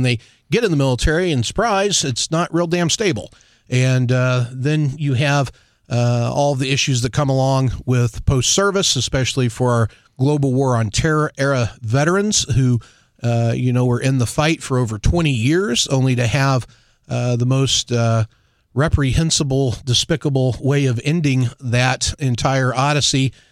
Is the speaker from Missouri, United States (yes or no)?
yes; Missouri, United States; I grew up down in Southwest Missouri, down in the Ozark Mountains.